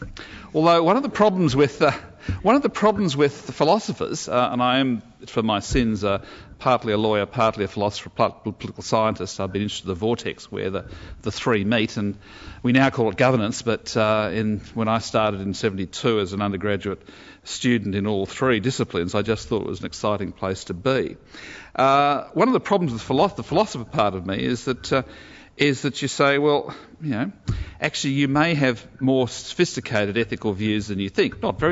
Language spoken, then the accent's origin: English; Queensland, Australia; born there; although I was born in Queensland, at that point I had absolutely no intention of going back.